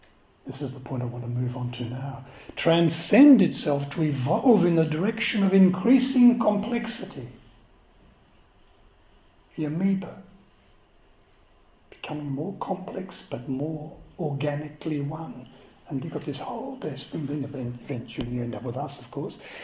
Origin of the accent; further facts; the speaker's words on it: Australia; If you're not embarrassed by being an Australian, I don't know what you're reading or who you're watching